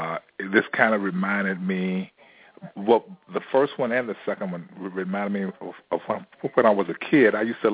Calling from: Chicago, Illinois, United States; I'm calling from Chicago.

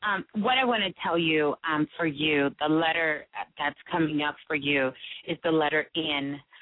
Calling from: Cleveland, Ohio, United States; Cleveland, Ohio.

